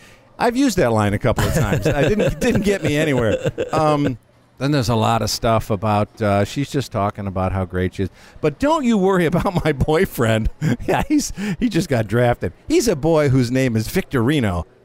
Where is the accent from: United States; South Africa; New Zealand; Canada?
United States; Beachwood, Ohio; Yes, I am, sir. This is my hometown. I live literally less than 2 miles from here. This is the most local gig I'll ever have